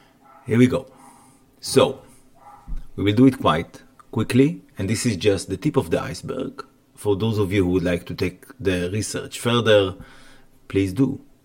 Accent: Israel; Over the past 16 years I've been active in Israel

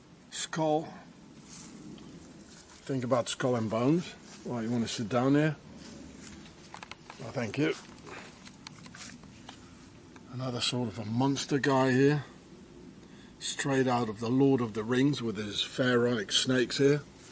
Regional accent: South Africa; I'm a South African on the run, yeah.

